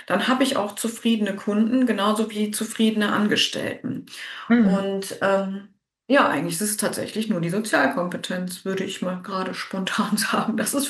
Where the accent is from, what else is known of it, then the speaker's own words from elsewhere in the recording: North Rhine-Westphalia, Germany; ich komme hier gar nicht aus der Gegend. Ich komme eigentlich aus dem Kölner Raum und habe da ganz lange auch gearbeitet.